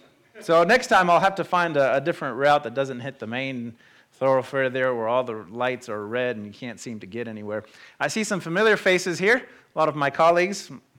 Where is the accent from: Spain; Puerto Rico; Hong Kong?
Puerto Rico; now in United States; I'm from Puerto Rico, was born in Puerto Rico, but I've lived in the States most of my life.